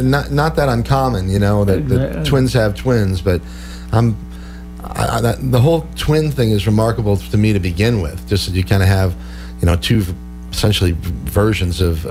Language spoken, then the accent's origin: English; Chicago, Illinois, United States; I'm from the Chicago area, and I've spent enough time up there in the Madison